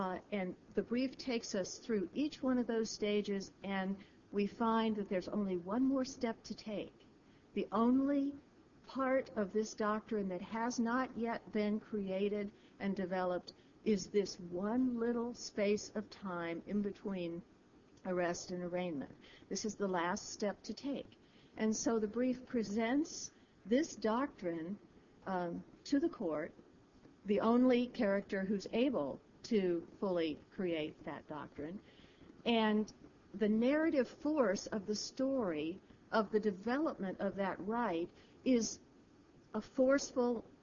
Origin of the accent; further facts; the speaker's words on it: Georgia, United States; The antagonist is the state of Georgia, my home state, I would say.